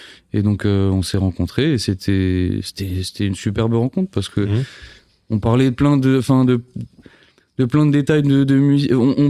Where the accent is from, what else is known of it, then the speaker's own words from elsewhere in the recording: United States; Et moi, j'ai grandi aux États-Unis.